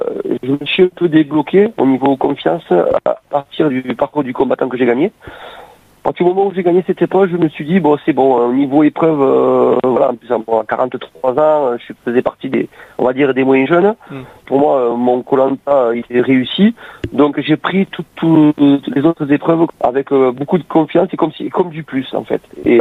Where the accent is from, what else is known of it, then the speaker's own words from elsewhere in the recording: Occitanie, France; J'habite dans les Pyrénées-Orientales, j'ai 43 ans